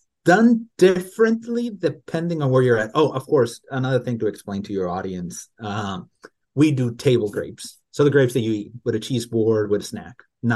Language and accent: English; Mexico; English is a second language; I was born and raised in Mexico. Mm-hmm. So English is not my first language.